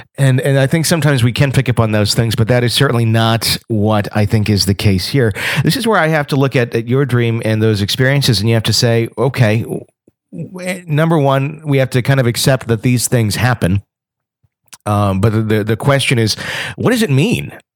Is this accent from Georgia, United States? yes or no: no; Wisconsin, United States; we worked together in the late 90s at that radio station in my hometown in Wisconsin.